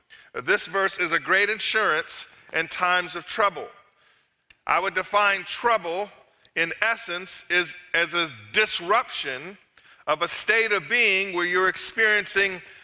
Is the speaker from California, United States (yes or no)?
yes; California, United States; As Pastor Chris mentioned, I'm from California where the weather's always the same.